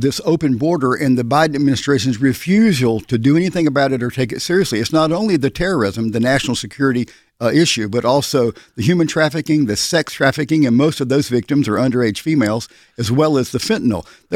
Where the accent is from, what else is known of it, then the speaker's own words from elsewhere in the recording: United States; this is my personal opinion, but I think I'm right, both as an American and as a colonel